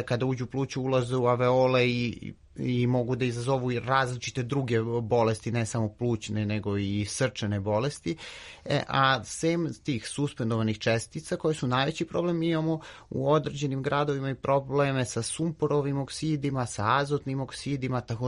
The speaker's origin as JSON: {"language": "Serbian", "town": "Jagodina", "region": "Šumadija and Western Serbia", "country": "Serbia", "tie": "born or raised there", "said": "ja sam odrastao u Jagodini i dugo vremena sam mislio da je to miris zime"}